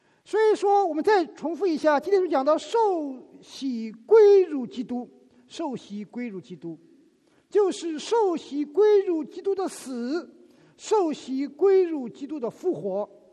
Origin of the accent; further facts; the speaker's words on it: China; 哦，我们中国人怎么说，不能同年同月同日生